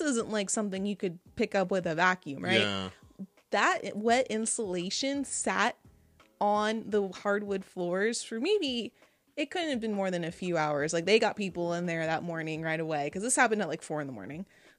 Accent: Texas, United States; So some people are used to that. I'm not. We're from Texas.

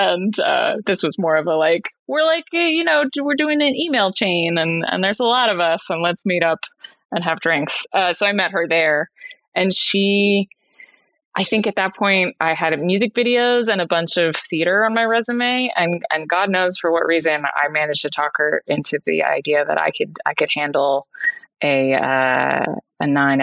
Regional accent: New York, United States; born there; now in Los Angeles, United States; I was born in New York and I moved out here to Los Angeles about 10 years ago.

